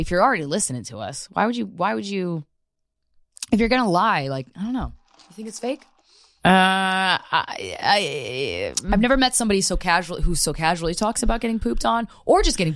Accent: Philippines

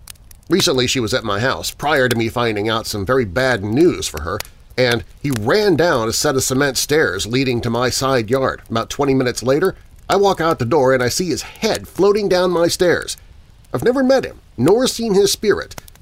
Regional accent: Olathe, Kansas, United States; I'm a Kansas boy myself. Olathe, Kansas, by the way. That's my hometown. I don't live there anymore, but that's where I'm from.

